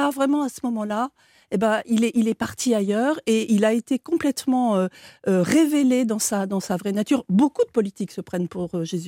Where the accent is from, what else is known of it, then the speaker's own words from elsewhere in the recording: South-West France, France; parce que je suis du Sud-Ouest, moi, j'attends les filles au rugby.